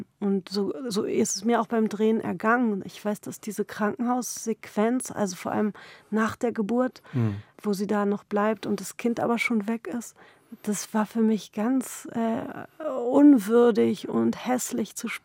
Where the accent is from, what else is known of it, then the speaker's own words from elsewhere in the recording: Berlin, Germany; weil wir kommen beide aus Kreuzberg, aus einer sehr ähnlichen Gegend.